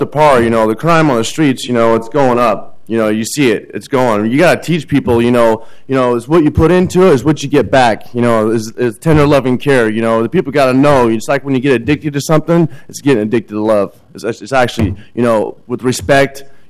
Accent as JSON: {"language": "English", "region": "California", "country": "United States", "said": "I'm from California"}